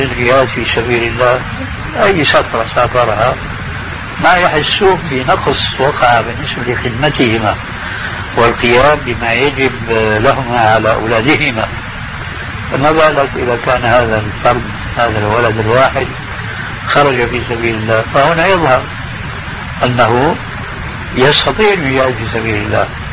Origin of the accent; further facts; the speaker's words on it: Syria; كما يقولون عندنا في سوريا بيسند الحيطان